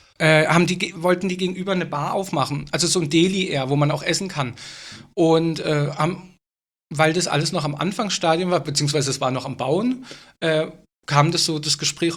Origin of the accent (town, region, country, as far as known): Baden-Württemberg, Germany; born or raised there